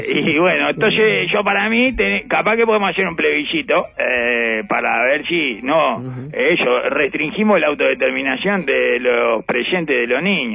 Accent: Uruguay; como uruguayo

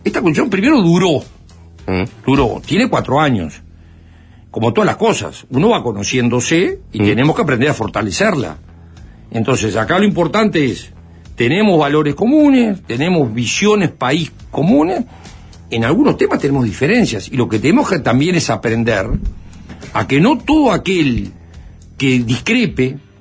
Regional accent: Uruguay; como uruguayo e integrante de la coalición

